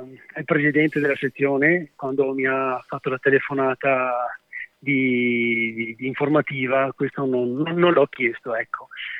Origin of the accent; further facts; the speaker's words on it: Vicenza, Veneto, Italy; anche se siamo di Vicenza